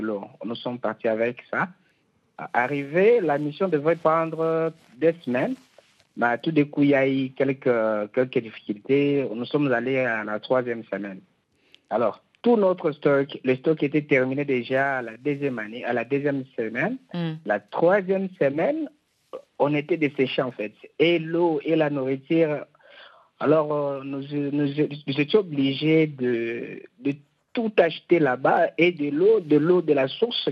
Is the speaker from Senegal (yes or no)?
no; Goma, North Kivu, DR Congo; Parce qu'ici, chez nous, au Goma, on ne consomme pas ça.